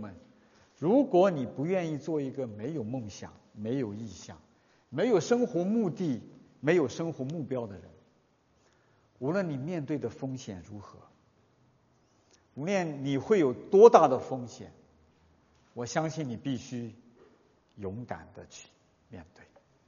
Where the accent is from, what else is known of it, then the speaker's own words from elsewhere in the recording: China; 我们中国人足球概念不一样，但是我知道大家明白哈。